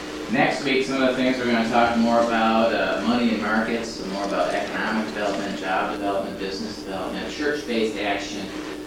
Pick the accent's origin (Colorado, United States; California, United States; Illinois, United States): Illinois, United States; Chicago; born and raised in Chicago, and cut my teeth and developed my skills and got pushed and beat around in the streets of Chicago